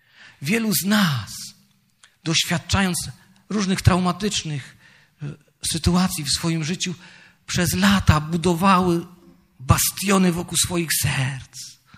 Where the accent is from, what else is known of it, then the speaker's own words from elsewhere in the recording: Jaworzno, Silesian Voivodeship, Poland; Kiedyś przed laty w mieście obok, w Jaworznie, skąd pochodzę, miałem takie trudne doświadczenie duchowe.